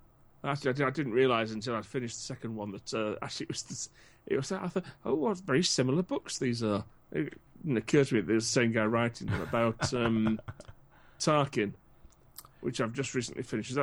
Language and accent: English; United Kingdom; I mean, look, I'm British, you're Australian.